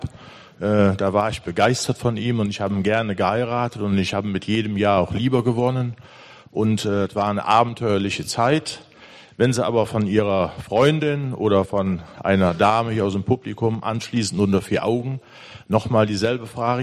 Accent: North Rhine-Westphalia, Germany; Aufgewachsen bin ich in der Nähe von Köln, in einem ganz normalen Elternhaus. Meine Eltern waren Arbeiter.

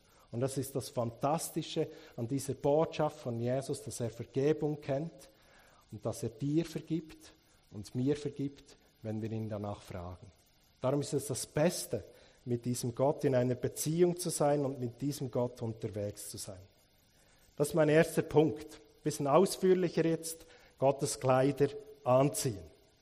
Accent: Bern, Switzerland; weil ich komme aus Bern, da geht alles ein bisschen langsamer.

